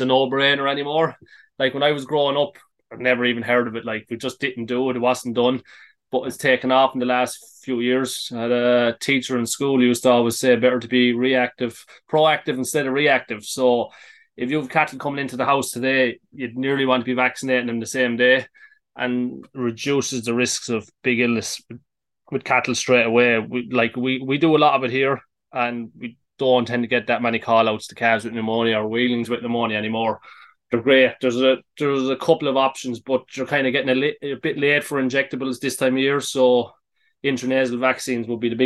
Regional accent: Moneygall, Munster, Ireland; I'm from Moneygall in Tipperary. Some will dispute and say Offaly, but Tipman through and through. Grew up in Moneygall, our farm was out the road a small bit, kind of grew up on a beef and sheep farm.

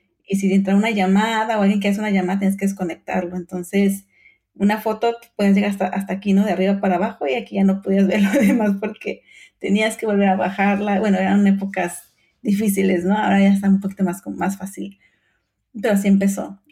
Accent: Torreón, Coahuila, Mexico; yo soy mexicana, nacida en Torreón, Coahuila, 100% lagunera

